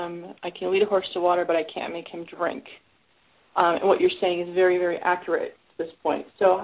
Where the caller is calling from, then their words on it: Phoenix, Arizona, United States; I'm calling from Phoenix.